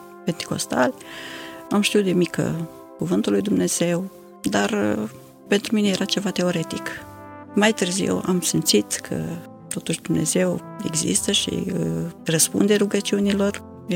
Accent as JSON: {"language": "Romanian", "town": "Fălticeni", "region": "Suceava County", "country": "Romania", "tie": "born there", "also_born_or_lived": "Bosanci", "said": "M-am născut pe 10 decembrie 1966 în Fălticeni, într-o familie de creștini penticostali. Sunt … și am locuit o perioadă în Bosanci."}